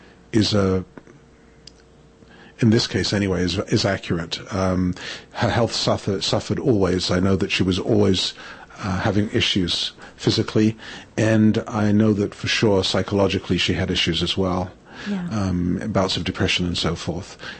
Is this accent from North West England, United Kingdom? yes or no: no; London, United Kingdom; And I was born and raised in London, as I say, in Jewish schools. I went to a Jewish boarding school.